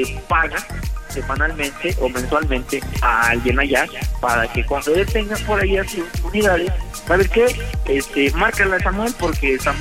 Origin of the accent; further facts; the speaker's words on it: Minatitlán, Veracruz, Mexico; now in Mexico City, Mexico; Yo también soy de Minatitlán, Veracruz.